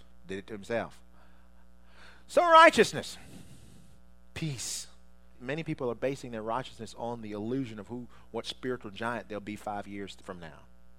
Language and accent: English; Washington, District of Columbia, United States; I'm from Washington, D.C. area, and there was one time when they just decided to refurbish the whole city.